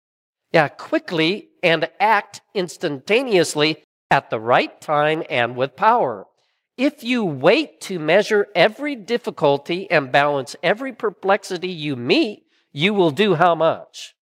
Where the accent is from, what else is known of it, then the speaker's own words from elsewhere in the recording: SeaTac, Washington, United States; And I grew up around the SeaTac airport.